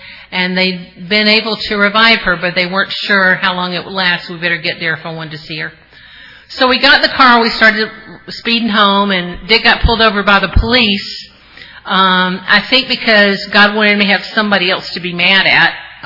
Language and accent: English; Atlanta, Georgia, United States; And if, you know, I'm from Atlanta, you know, I did not want to lose my husband in Yankee Land.